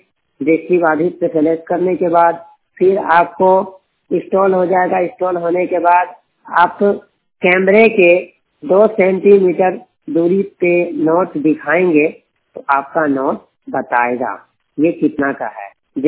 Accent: Bihar, India; now in Delhi, India; 100% blind Bihar का रहने वाला हूँ। मैं दिल्ली मुबारकपुर दवास में रहता हूँ।

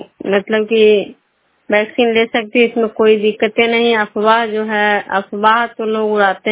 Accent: Vishnupur, Bihar, India

